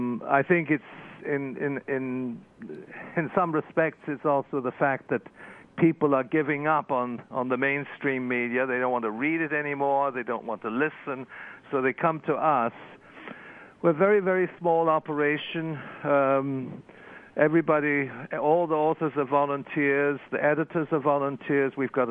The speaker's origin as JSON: {"language": "English", "region": "Wales", "country": "United Kingdom", "tie": "born there", "said": "My father is born in Russia, but I was born in Wales, and I have. I also have Irish citizenship because I'm half Irish, half Russian."}